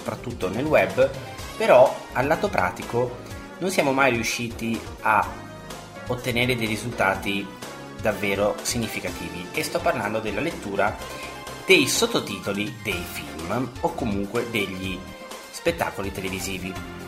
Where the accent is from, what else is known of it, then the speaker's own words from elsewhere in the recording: Veneto, Italy; per me che sono veneto